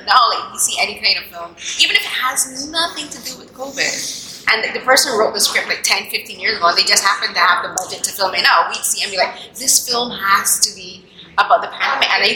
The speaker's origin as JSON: {"language": "English", "country": "Barbados", "said": "like I'm from Barbados, so like Barbados, we have two main theater cinema theaters. And we have a drive-in theater"}